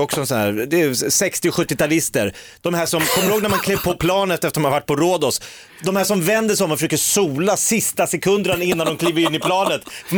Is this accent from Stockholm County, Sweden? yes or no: yes; Järfälla, Stockholm County, Sweden; Men jag är uppvuxen i kvinnokollektiv i Järfälla.